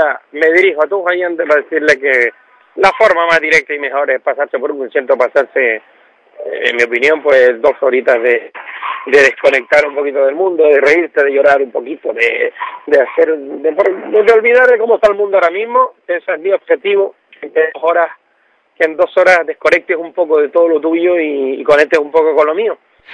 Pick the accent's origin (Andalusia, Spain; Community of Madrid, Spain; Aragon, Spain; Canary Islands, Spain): Canary Islands, Spain; Los canarios somos muy parecidos en ese sentido y somos, los canarios también somos muy acogedores como los gallegos.